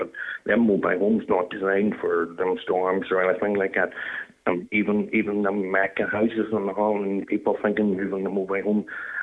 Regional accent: Raphoe, Ulster, Ireland; I'm from Clodagh. Actually, I'm from Rafoe.

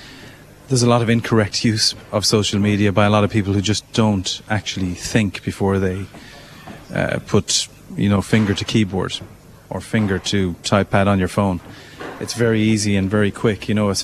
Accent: Clonmel, Munster, Ireland; having started at the age of 14 on a local pirate radio station in my hometown of Clonmel

